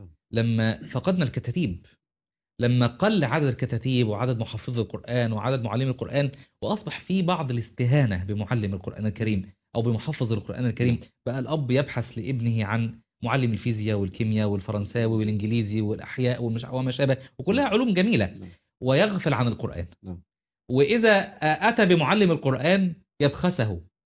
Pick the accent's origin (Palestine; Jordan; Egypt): Egypt; Qena Governorate; يعني انا اصلا من الصعيد محافظه قنا.